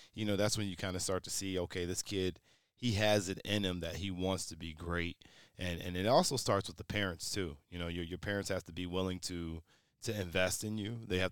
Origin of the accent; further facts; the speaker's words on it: Shaker Heights, Ohio, United States; I'm from Northeast Ohio, Shaker Heights, Ohio, if you know where that's at.